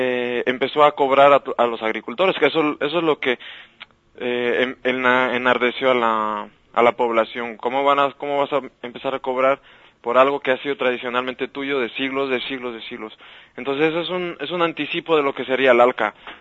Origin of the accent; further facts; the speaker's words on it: Bolivia; el agua en mi país, en Bolivia